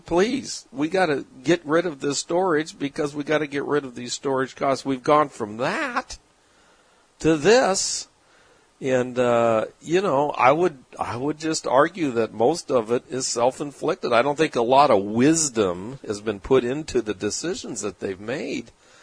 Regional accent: California, United States; Okay, and then, of course, in California, look, I grew up in California.

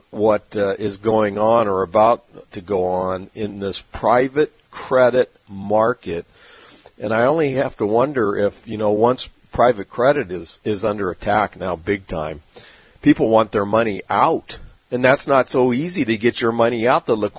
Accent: California, United States; I kind of like the desert landscape myself. It's always appealed to me, I guess, growing up in California. I'm not used to lush green trees like they have back on the eastern seaboard.

